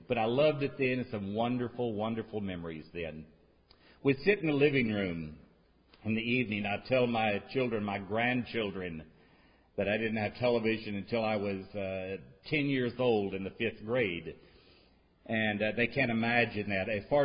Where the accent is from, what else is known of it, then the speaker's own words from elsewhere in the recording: Arkansas, United States; My father was an operatic tenor, so I was raised on classical music, though I'm from Arkansas.